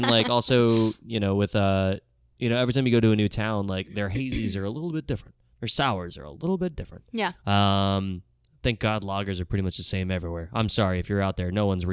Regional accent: Florida, United States; born there; also born or lived in Alaska; So I was born in Florida.

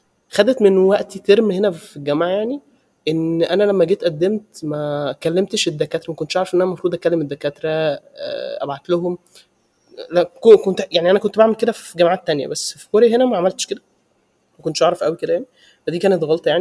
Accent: Egypt; now in Russia; انا نزلت مصر مره واحده بعد اول سنه في روسيا. اول مره انا من مصر لروسيا كان عادي

